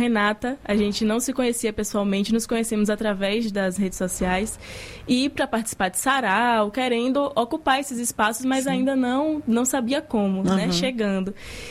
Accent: Esplanada, Bahia, Brazil; also born or lived in Salvador; Mas eu sou de Esplanada, no interior aqui da Bahia, né? Nasci aqui em Salvador, mas cresci lá, minha família é de lá.

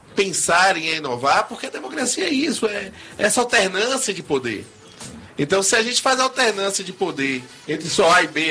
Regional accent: Bahia, Brazil; como eu sou baiano, vou pegar aqui um baiano

